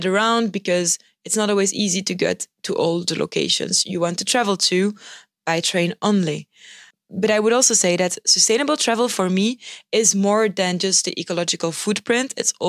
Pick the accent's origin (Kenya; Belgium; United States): Belgium; she's showing my home country to the world, okay? She's got an Instagram account and she's visiting beautiful destinations in Belgium